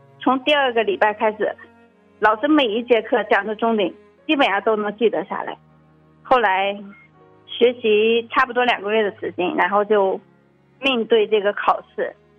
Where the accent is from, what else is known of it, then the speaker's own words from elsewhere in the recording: Shanxi, China; 弟兄姐妹，主内平安，我是山西的